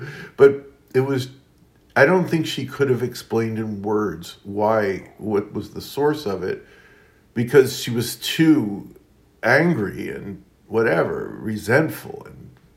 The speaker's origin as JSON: {"language": "English", "town": "Queens", "region": "New York", "country": "United States", "also_born_or_lived": "Brooklyn", "said": "So even though my Wikipedia page says Brooklyn, I was born in Brooklyn. Doesn't matter. I'm from Queens."}